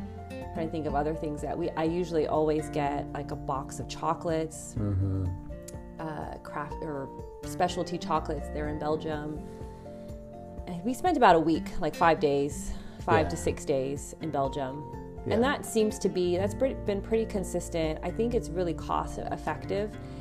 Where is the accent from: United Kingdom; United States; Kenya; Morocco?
Morocco; Martil, Tanger-Tetouan-Al Hoceima; we went to Martil, and I grew up in Martil, and I love that little beach town